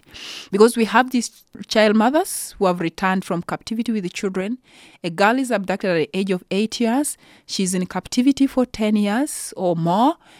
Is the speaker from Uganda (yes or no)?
yes; Uganda; I was born and raised in Uganda.